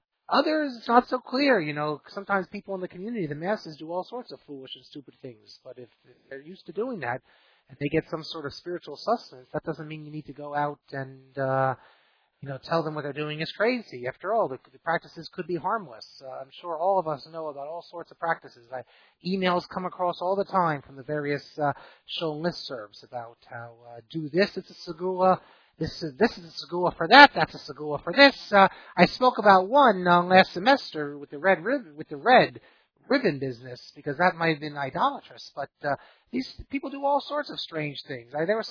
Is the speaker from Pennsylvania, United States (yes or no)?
yes; Scranton, Pennsylvania, United States; I'm from Scranton.